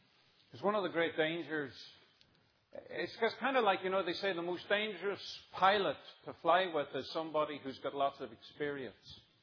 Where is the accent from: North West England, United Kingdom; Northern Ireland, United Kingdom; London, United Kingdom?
Northern Ireland, United Kingdom; I am from Northern Ireland originally, and I don't mind being called a Northern Irishman or an Irishman.